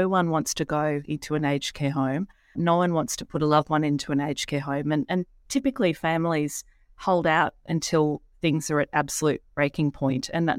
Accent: Gold Coast, Queensland, Australia; I grew up on the Gold Coast, but my dad was English and a huge reader.

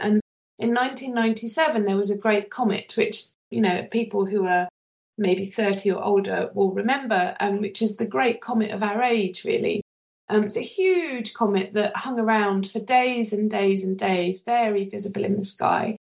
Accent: Chelmsford, East of England, United Kingdom; I was born and brought up in Chelmsford, and I very rarely go back. My family no longer lives there

